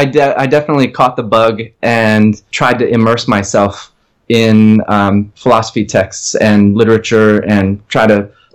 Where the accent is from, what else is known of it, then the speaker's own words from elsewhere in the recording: Cleveland, Ohio, United States; also born or lived in Dayton; I was born in Ohio. So I grew up my early years in Dayton, Ohio. And then my family moved to Cleveland, to a suburb of Cleveland. Mm-hmm. And I was raised in a suburb of Cleveland until I was 18.